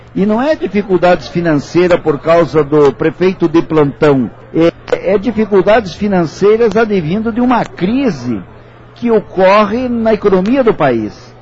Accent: Brazil; Eu torço como brasileiro que eles acertem o mais rápido possível.

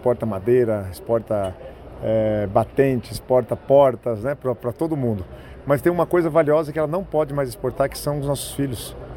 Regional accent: Pato Branco, Paraná, Brazil; eu sou de Pato Branco, para um piá de Pato Branco, que é filho de professor, que não vem de uma família importante na política.

